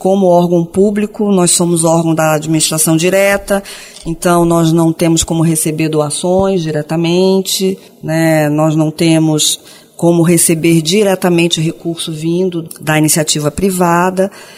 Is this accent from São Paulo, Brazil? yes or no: no; Rio de Janeiro, Brazil; o Museu Nacional foi o Museu da minha infância. Eu passei a minha infância fazendo piquenique na Quinta da Boa Vista e visitando o Museu Nacional.